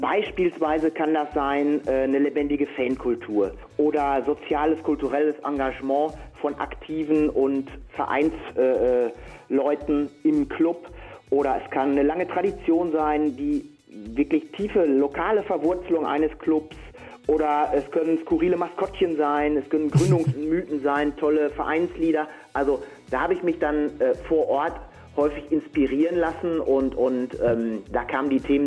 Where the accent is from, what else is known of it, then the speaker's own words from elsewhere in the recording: North Rhine-Westphalia, Germany; Ich bin hier in Nordrhein-Westfalen aufgewachsen, im Ruhrgebiet